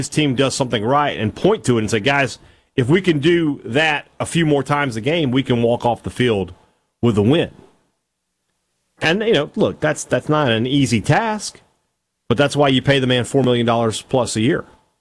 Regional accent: Vicksburg, Mississippi, United States; To find out more about what's going on in my hometown of Vicksburg, just go to the website, visitvicksburg.com

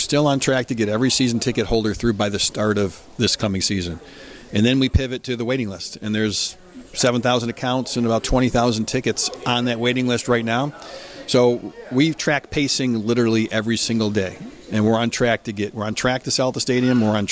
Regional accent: Rochester, New York, United States; Yeah, look, I grew up in Rochester, New York, and spent the first 11 years of my career with the Bills.

